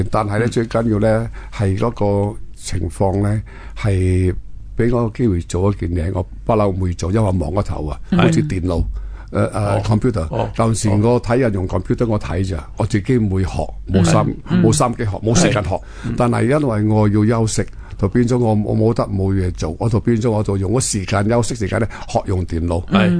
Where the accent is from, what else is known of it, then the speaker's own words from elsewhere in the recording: China; 我中國人，我哋好威